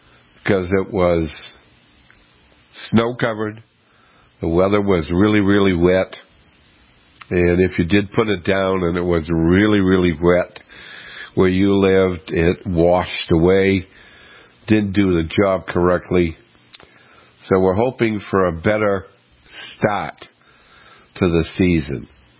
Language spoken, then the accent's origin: English; Boston, Massachusetts, United States; And being from my hometown of Boston, WBOQ 104.9 FM is now part of our family